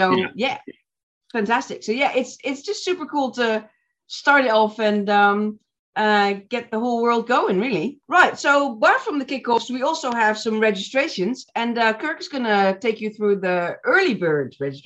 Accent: Arnhem, Gelderland, Netherlands; English is a second language; we'll be doing it in Arnhem, the city of Arnhem. So that's very special. It's my hometown, so I could not be more proud.

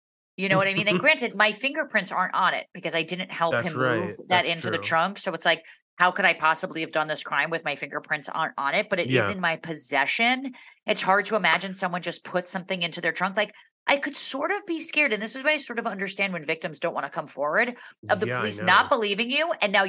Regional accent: United States; I would just, like, as an American, right.

